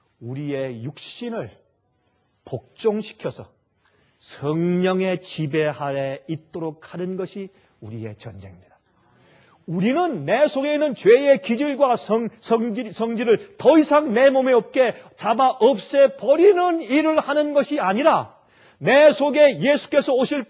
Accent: Gyeonggi Province, South Korea; also born or lived in Seoul; 저는 경기도 출신이고 서울에 산 사람이기 때문에 서울 말씨로 이런 말이 있어요.

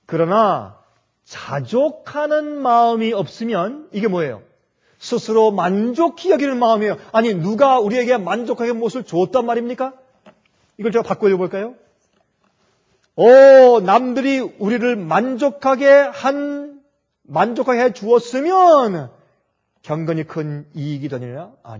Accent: South Korea; now in abroad; 여러분들 어릴 때에 한국에서 수세식 그런 현대식 화장실에서 자란 분들은 젊은 사람들이죠. 다 젊은 분들이고. 그러나 나이가 좀 든 분들은 우리가 어릴 때는 그런 거 없었죠, 한국에.

